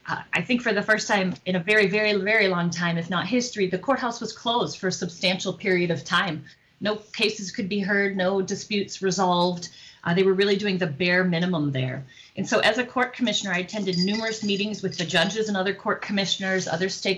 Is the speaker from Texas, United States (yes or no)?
no; Kenosha, Wisconsin, United States; I grew up in Kenosha. My husband grew up in Bristol, and we've settled in Summers to raise our families.